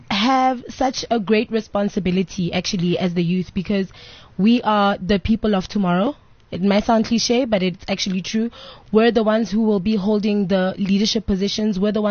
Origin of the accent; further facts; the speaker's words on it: Lesotho; I grew up in Lesotho.